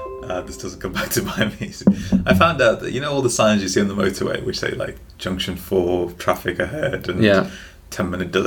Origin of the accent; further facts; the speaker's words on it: Jaipur, Rajasthan, India; now in United Kingdom; I grew up in a desert. So I grew up in Jaipur, which is like the capital of Rajasthan in India. And as you can imagine, a very hot place, very dry place.